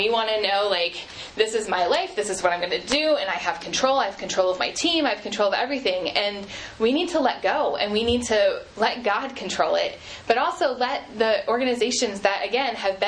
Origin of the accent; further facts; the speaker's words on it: Maryland, United States; I grew up 20 minutes outside of Baltimore my entire life